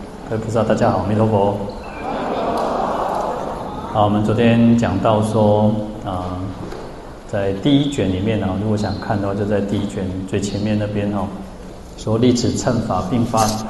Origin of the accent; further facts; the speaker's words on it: China; 我们中国人其实都要在清明的时候